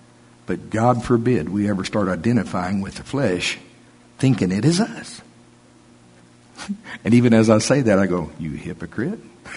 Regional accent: United States; But I am an American, and I am a patriot, and I vote.

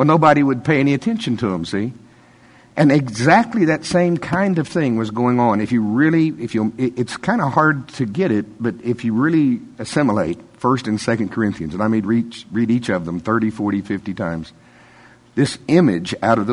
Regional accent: United States; I'm from Pottawatomie County.

